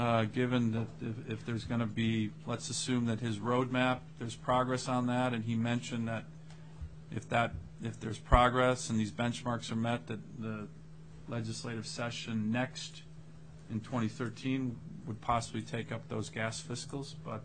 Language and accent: English; Ohio, United States; I'm originally from Ohio. It's starting to boom in Ohio, and I'm like, damn, I didn't even know we had oil in Ohio.